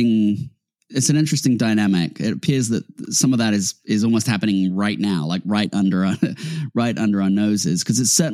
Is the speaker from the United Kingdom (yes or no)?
yes; United Kingdom; I'm British.